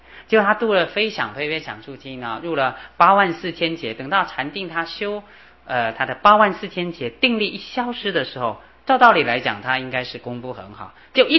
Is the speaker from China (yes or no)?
no; Taiwan; first language Hakka; Chinese is a second language; 我自己是客家人，我可以用客家话讲经，客家话是我的母语，我的爸爸是外省人，妈妈是客家人，可是我的台语练习机会很少，讲不练顿